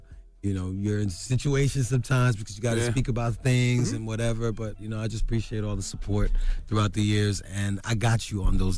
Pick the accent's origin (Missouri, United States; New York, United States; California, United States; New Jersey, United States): New York, United States; Brooklyn; I'm from Brooklyn.